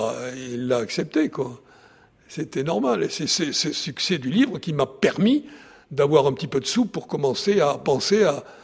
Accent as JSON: {"language": "French", "town": "Langon", "region": "Nouvelle-Aquitaine", "country": "France", "tie": "born there", "said": "Je vivais à Paris. Moi, je suis né à Langon. J'ai passé ma jeunesse dans les pattes de grand-père en cuisine, mon père aussi."}